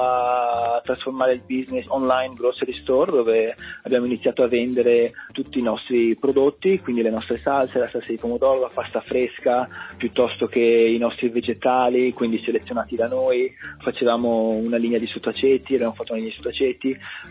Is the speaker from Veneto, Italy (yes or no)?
yes; Veneto, Italy; now in United States; io sai, essendo veneto, radicchio di Treviso, radicchio di Castelfranco, radicchio di Chioggia